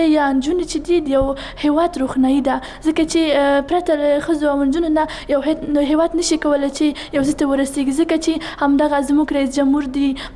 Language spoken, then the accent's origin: Pashto; Kabul, Afghanistan; زه د کابل اوسیدونکې یم.